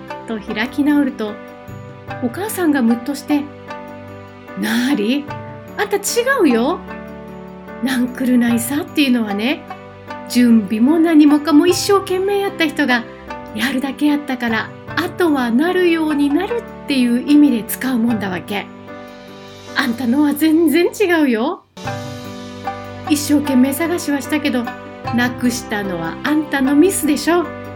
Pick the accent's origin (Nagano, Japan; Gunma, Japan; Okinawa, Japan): Okinawa, Japan; 沖縄生まれで沖縄育ちのラジオパーソナリティ、